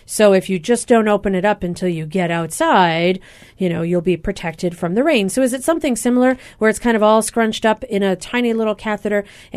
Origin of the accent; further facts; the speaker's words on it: Pennsylvania, United States; she is an interventional cardiologist at Straub Clinic and Hospital who hails from Pennsylvania, my home state.